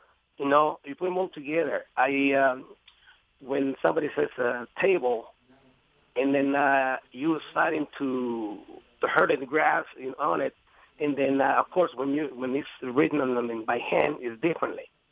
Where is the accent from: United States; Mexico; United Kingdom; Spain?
Mexico; English is a second language; moved away; Yes. My dad had a filly that he bought her for crop, you know, just to work on the ranch on the crop, for, you know, growing whatever, because we have a small farm over there. We grow lemon, lots of lemons.